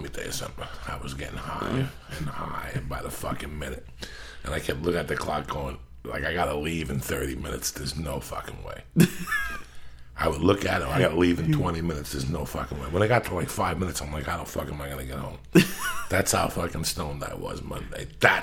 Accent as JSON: {"language": "English", "region": "New Jersey", "country": "United States", "tie": "born or raised there", "said": "We just talk about different movies and different things that I grew up with in Jersey."}